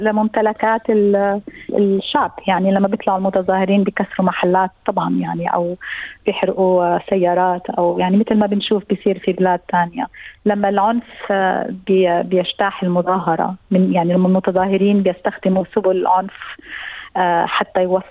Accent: Palestine; now in Australia; يعني أنا بعرف أنا فلسطينية، ففي فلسطيني نطلع متظاهرات سلمية جدا

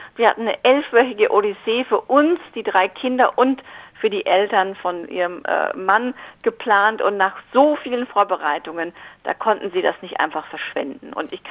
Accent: Munich, Bavaria, Germany; now in Australia; weil ich bin ja aus München ursprünglich und backe selber oft frische Brezen.

